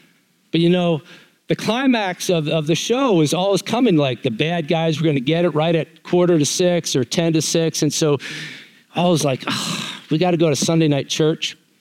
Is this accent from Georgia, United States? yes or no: no; Montvale, New Jersey, United States; So I grew up in Montvale, New Jersey, about a half hour, 45 minutes straight west of New York City. Pearl River, New York was right across the border, right next town next to us.